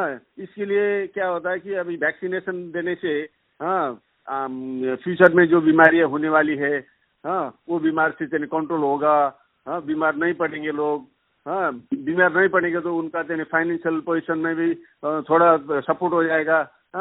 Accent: Nepal; अभी हम भी नेपाल के रहने वाले हैं, नेपाल में भी, नेपाल का भी इतने क्लाइमेट उतने एकदम ठंडी क्लाइमेट में हम लोग पैदा हुए बड़े हुए

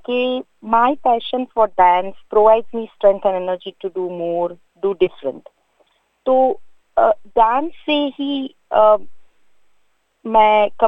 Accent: Gujarat, India; now in Toongabbie, Australia; میں اوریجنلی گجرات کی ہوں، انڈیا سے۔

